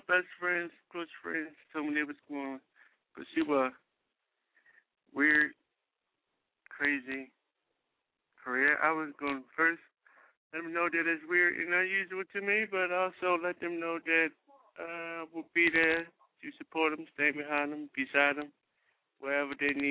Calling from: Baltimore, Maryland, United States; I'm calling from Baltimore, Maryland, down in the Baltimore City for real, Park Heights area, 21215.

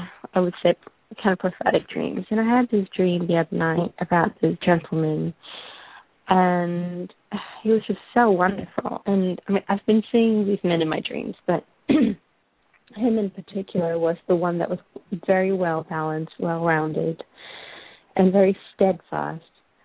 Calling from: Texas, United States; Hi, how are you? From Texas.

